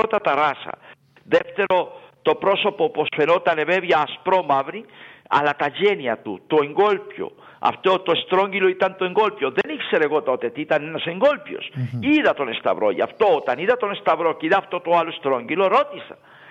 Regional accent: Colombia; Greek is a second language; Εγώ, ακούστε, εμείς είμαστε Μουίσκας. Το αίμα μου, τα σκισμένα μου μάτια ομολογούν ότι εγώ προέρχομαι από Ινδιανική καταγωγή. Υπάρχουν όμως στην χώρα μας αυτοί που προέρχονται από Ισπανική

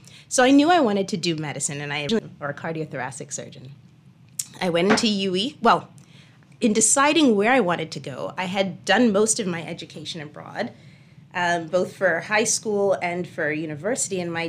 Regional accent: Nassau, New Providence, Bahamas; So I am from Nassau, and I think early on, I just wanted to be whatever my brother wanted to be

